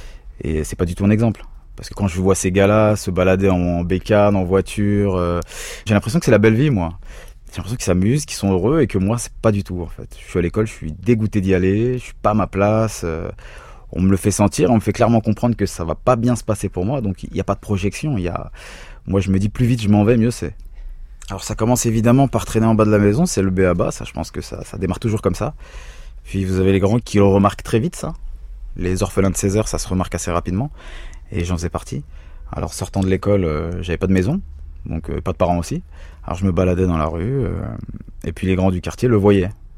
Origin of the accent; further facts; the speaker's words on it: Aulnay-sous-Bois, Île-de-France, France; also born or lived in Paris; Moi je suis né à Paris 12e à l'origine, et puis je grandis plutôt tranquillement jusqu'à mes 8-9 ans, on va dire. Puis je déménage à Aulnay-sous-Bois, au 3000, cité des 3000, où là, c'est une sacrée cité.